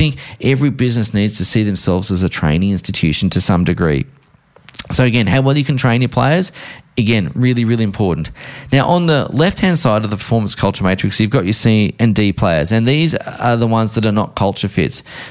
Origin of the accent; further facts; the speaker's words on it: Australia; as an Australian